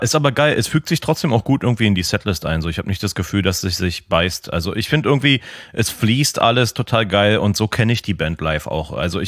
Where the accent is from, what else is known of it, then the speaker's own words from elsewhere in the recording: Berlin, Germany; ich bin halt Berliner